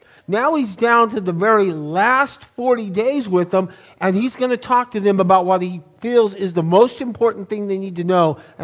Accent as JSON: {"language": "English", "town": "Belen", "region": "New Mexico", "country": "United States", "tie": "born or raised there", "said": "I remember my brother and I, we grew up in Belen, so we had the Sandias and the Manzanos"}